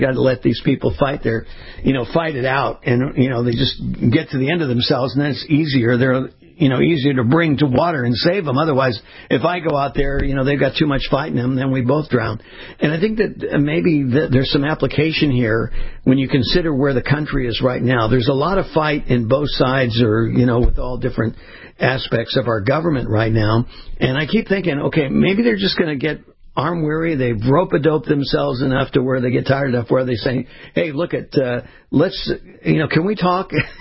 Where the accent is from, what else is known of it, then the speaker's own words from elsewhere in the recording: West Coast, United States; You know, and I grew up on the West Coast, and I was in the water a lot, and there on the beaches.